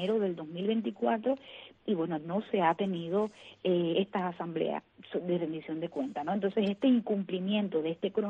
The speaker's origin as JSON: {"language": "Spanish", "country": "Cuba", "said": "todo lo que está en los marcos de la ley que a nosotros como ciudadanos cubanos nos corresponda hacer, nosotros lo vamos a hacer."}